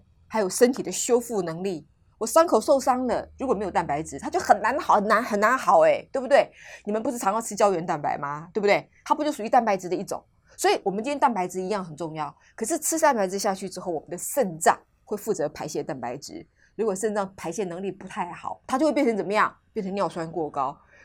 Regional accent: Jiangsu, China; 像我的家乡江苏鱼米之乡。我们家是产米的，虽然我在江苏我没有种过稻田，我没有种过田

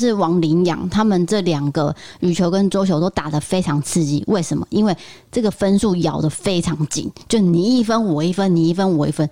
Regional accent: Taiwan; 我们台湾人也很常去东京玩，所以对那个地方很熟悉

